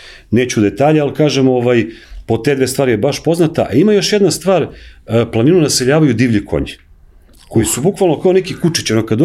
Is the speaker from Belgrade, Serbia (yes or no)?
yes; Belgrade, Serbia; born there; ja sam rodom iz Knića, rođen sam u Beogradu, ali moje familije iz Knića